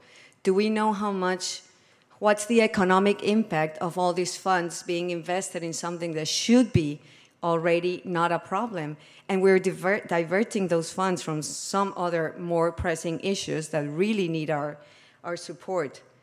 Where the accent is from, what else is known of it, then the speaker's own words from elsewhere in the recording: Colombia; Also because I come from Colombia, a country in development, and I worked as a doctor there